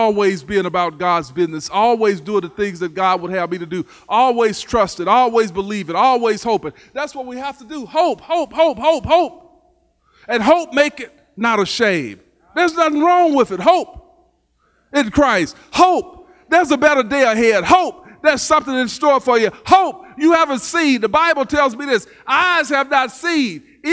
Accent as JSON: {"language": "English", "region": "Arkansas", "country": "United States", "tie": "born or raised there", "said": "When I was a child, growing up in Southeast Arkansas in 1960, 65, 66, 67, 68, 69, 70. Interesting place, I'm going to tell you, it was probably not the best place in the world."}